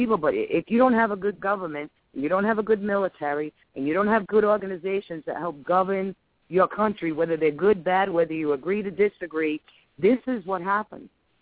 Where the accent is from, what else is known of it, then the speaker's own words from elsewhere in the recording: Tiverton, Rhode Island, United States; Fall River, Mass. Right on the state line. I grew up in Tiverton. All my family was in Fall River.